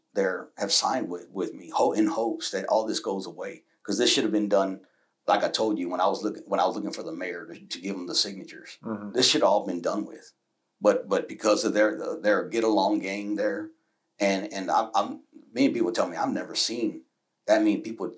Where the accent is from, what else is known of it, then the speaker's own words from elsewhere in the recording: United States; So as an American, I have proud pride for the people, men and women, who lay down their lives for Americans.